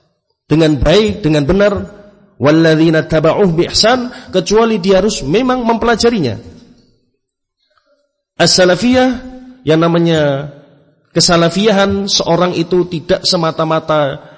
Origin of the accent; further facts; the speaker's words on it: Surakarta, Central Java, Indonesia; saya juga orang Jawa, Solo